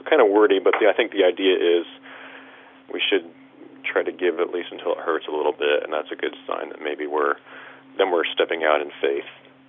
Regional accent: Kansas City, Missouri, United States; I grew up in Kansas City, so I love the Royals

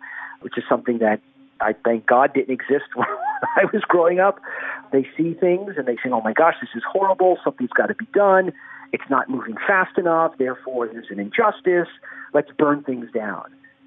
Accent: Nevada, United States; in my home state of Nevada

